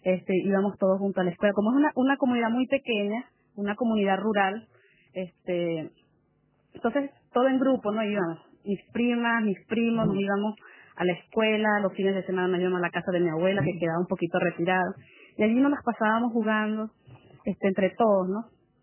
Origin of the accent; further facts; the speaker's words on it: Ciudad Bolívar, Bolívar, Venezuela; born there; la primera etapa, que fue donde yo realmente nací, fue en Ciudad Bolívar, que es la capital del estado Bolívar.